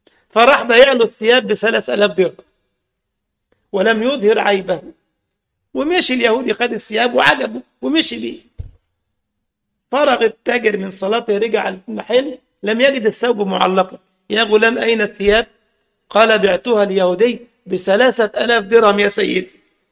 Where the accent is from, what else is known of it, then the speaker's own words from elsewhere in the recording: Egypt; ودلوقتي بقى البيع بالفهلوه كما يقال عندنا في مصر